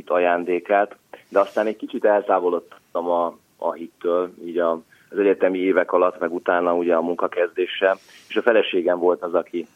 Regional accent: Zalaegerszeg, Zala, Hungary; Én Zalaegerszegen élek a családommal. Élünk. Én itt is születtem, és azóta itt is élünk.

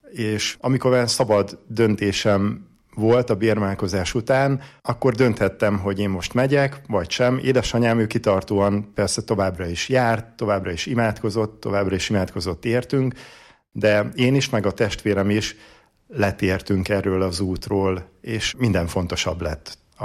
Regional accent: Visznek, Heves, Hungary; Visznekről származom, egy kis heves megyei faluból.

